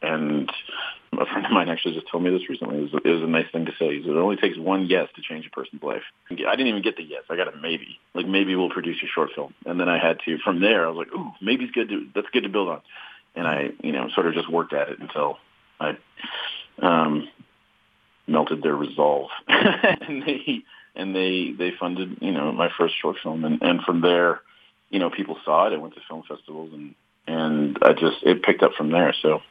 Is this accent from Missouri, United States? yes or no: no; Bemidji, Minnesota, United States; it was a strange kid growing up in Bemidji